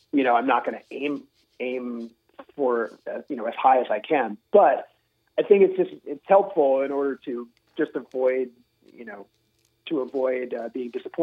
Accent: Philadelphia, Pennsylvania, United States; also born or lived in New Jersey / Virginia; I'm from outside of Philadelphia originally.

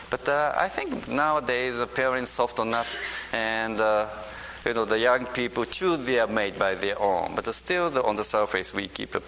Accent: Japan; English is a second language; if we are born and raised in Japan, well, we think, you know, this is the way it is.

